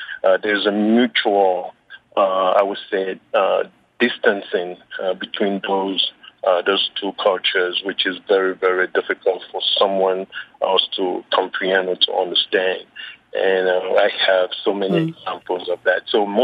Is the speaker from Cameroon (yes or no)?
yes; Cameroon; I come from Cameroon, which is a Francophone country